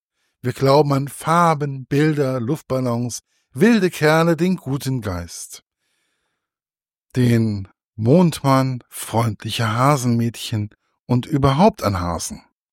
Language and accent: German; Hesse, Germany; Für mich als Hesse ist es so oder so immer wieder schön, etwas über die Gebrüder Grimm zu lesen.